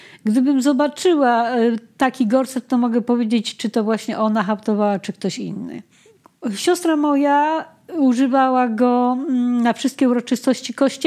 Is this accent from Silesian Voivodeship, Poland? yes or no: no; Kraków, Lesser Poland, Poland; Mieszkam od urodzenia w Bronowicach, na ulicy Bronowickiej.